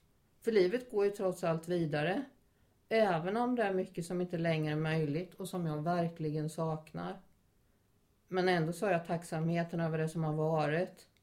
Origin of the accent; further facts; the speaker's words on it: Småland, Sweden; Jag är född 1952, uppvuxen i Småland med en god barndom.